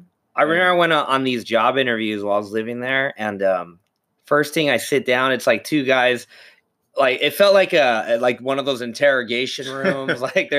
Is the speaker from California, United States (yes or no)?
yes; California, United States; Dude, I'm from Cali, bro.